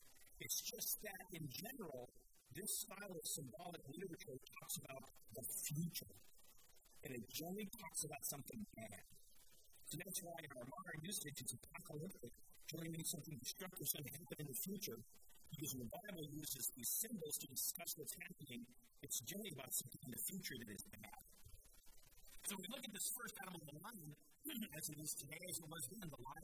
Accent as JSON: {"language": "English", "town": "Denver", "region": "Colorado", "country": "United States", "tie": "born or raised there", "said": "I grew up in Denver."}